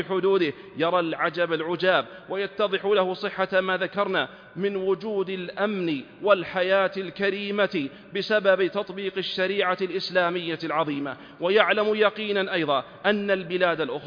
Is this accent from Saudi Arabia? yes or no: yes; Saudi Arabia; فإننا نرى ذلك واقعاً محسوساً في بلادنا المملكة العربية السعودية حرسها الله